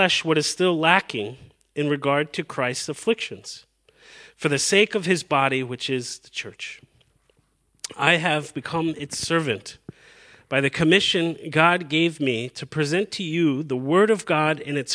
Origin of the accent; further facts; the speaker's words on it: Virginia, United States; I remember once hiking in Virginia, my home state, the Blue Ridge Mountains